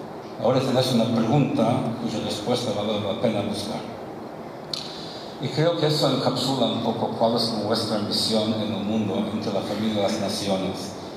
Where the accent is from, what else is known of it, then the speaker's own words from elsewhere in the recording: Montevideo, Uruguay; Y yo soy de Montevideo, mi amigo de Buenos Aires. No, pero en serio, ¿dónde son? Sí, en serio, yo vivo en Montevideo, mi amigo vive en Buenos Aires.